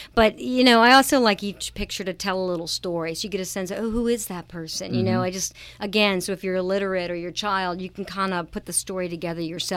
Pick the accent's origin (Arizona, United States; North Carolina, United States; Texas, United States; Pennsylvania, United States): North Carolina, United States; And then that curtain is from my growing up in North Carolina. We grew up with those curtains downstairs in my dad's office.